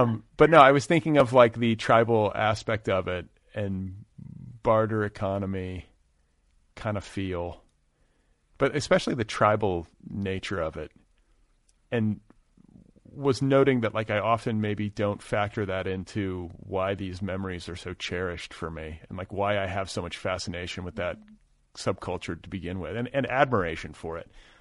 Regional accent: Midwest, United States; It was like I grew up in the Midwest. And so, like, that was, like, culture to me.

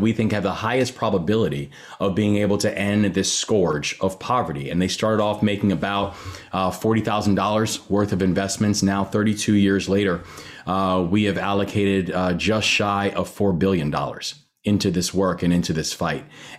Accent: Baltimore, Maryland, United States; And areas that include, my hometown of Baltimore, Maryland

